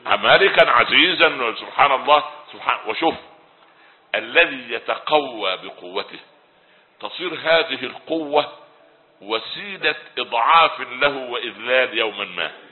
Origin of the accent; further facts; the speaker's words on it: Egypt; حتى عندنا في مصر يقول لك ده رجل طيب